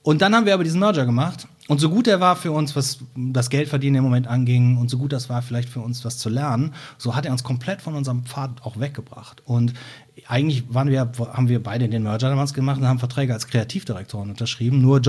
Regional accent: Cologne, North Rhine-Westphalia, Germany; die ich als Kölner natürlich so nicht mitbekommen habe in ihren Anfängen

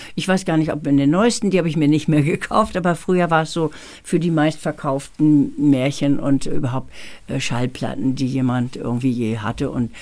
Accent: Lübeck, Schleswig-Holstein, Germany; also born or lived in Thalbürgel; Und mich dann direkt nach Lübeck mit meiner Mama. Ich wurde geboren in Thalbürgel bei Jena.

